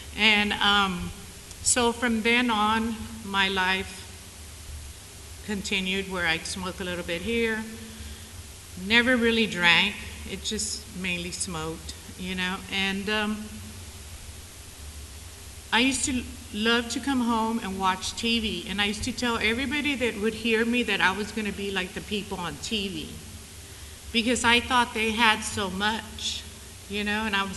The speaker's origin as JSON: {"language": "English", "region": "Texas", "country": "United States", "tie": "born or raised there", "said": "So I grew up in Texas in the Rio Grande Valley, and my grandparents were from Mexico"}